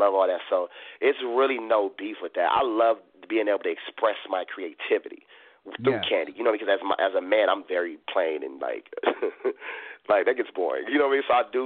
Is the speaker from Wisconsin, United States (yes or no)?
no; Compton, California, United States; long story short, I'm from Compton, and Jason had to step in.